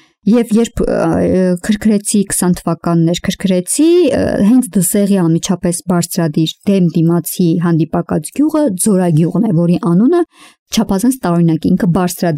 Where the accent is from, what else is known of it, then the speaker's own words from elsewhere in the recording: Shirak, Armenia; անչափ գնահատում եմ Շիրակի մարզը, որտեղ շիրակցի եմ բնականաբար